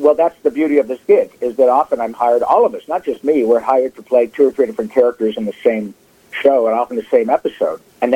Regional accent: Flint, Michigan, United States; now in Los Angeles, United States; I'm not going to get too much work in Flint, Michigan, which is where I was born in Detroit, just across the lake from you guys, and up the road. I went to high school in the south of Flint

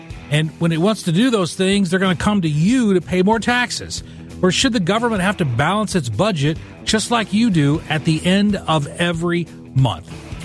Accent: Illinois, United States; When I was a kid, I grew up in Southern Illinois. My dad was a coal miner. I'm the first one in my family to go to college.

